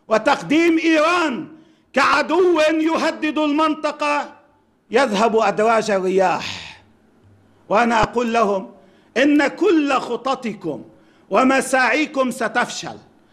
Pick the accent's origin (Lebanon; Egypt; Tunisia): Lebanon; فلسطين هي قضيتنا المركزية كلبنانيين وفلسطينيين وعرب وأمة إسلامية وأتباع ديانات السماء،